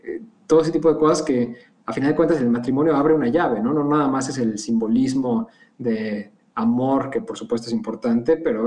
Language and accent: Spanish; Mexico; soy mexicano. Puedo contestar, soy un hombre gay.